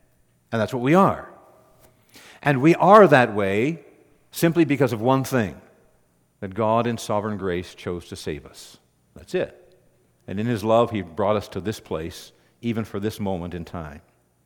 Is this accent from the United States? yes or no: no; Canada; I was born and raised in Canada.